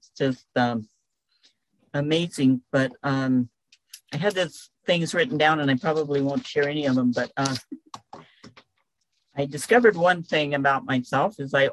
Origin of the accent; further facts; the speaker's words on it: Montana, United States; Good morning, everyone. I am from Montana.